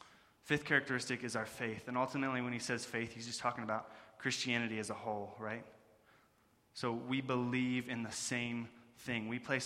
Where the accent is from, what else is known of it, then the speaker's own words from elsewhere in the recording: West Virginia, United States; We're from West Virginia, through y'all.